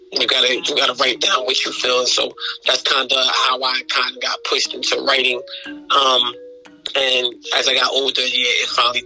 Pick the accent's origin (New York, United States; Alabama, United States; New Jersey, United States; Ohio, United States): New Jersey, United States; Sicklerville; also born or lived in Philadelphia; Well, I come from North Philadelphia, a small portion of it called Nicetown. However, I was raised, I was there about to the age of 8 through 10, and then I was raised in South Jersey, a small town called Sicklerville, New Jersey.